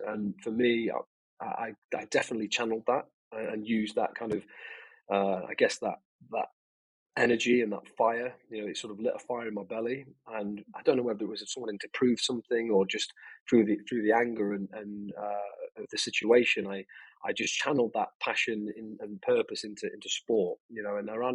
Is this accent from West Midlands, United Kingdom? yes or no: no; Mansfield, East Midlands, United Kingdom; She remarried, and it was me and my brother and my mum, stepdad, sort of growing up in Mansfield, a sort of a pit sort of village